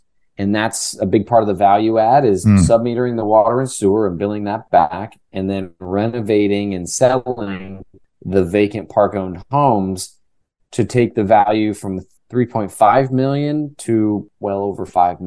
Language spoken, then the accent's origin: English; Orlando, Florida, United States; I'm from Orlando, Florida, and I invest in value-add mobile home parks across the Midwest.